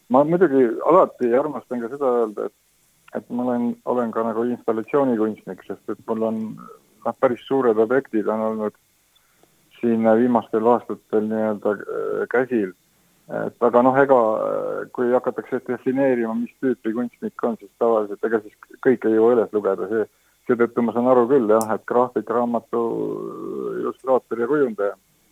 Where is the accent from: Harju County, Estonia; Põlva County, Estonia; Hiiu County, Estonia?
Harju County, Estonia; Tallinn; mul esivanemad on saaret pärit. Ma ise olen küll jah Tallinnas sündinud ja kasvanud, jah.